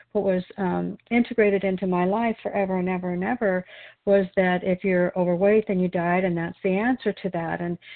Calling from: Wilsonville, Oregon, United States

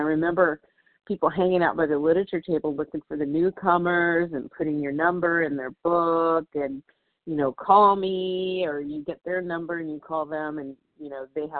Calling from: California, United States; I'm calling from Southern California, and it's gray and gloomy over here by the beach.

